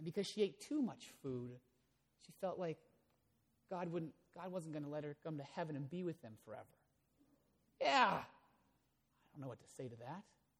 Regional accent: Portland, Oregon, United States; also born or lived in Nebraska; I said it's Oregon skydiving because I grew up in Portland. I'm from Nebraska, but I grew up here in the Northwest.

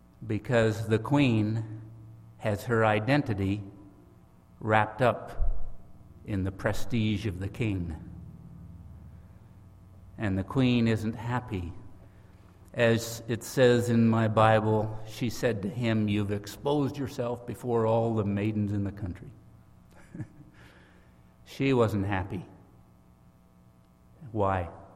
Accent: Canada; I'm a Canadian boy, pretty conservative, I would say, pretty modest raising

